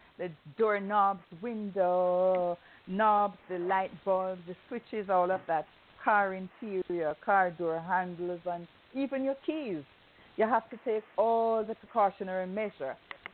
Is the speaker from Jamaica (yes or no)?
yes; Kingston, Jamaica; I know about that because I'm here from Kingston, Jamaica.